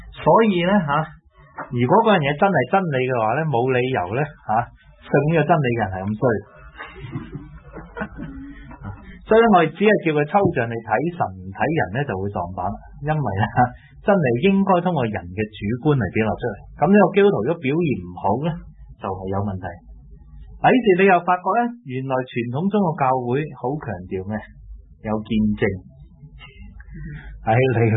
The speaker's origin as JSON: {"language": "Chinese", "country": "China", "said": "但同时我们中国人吸收过程里面，我又自然会有些中国东西。"}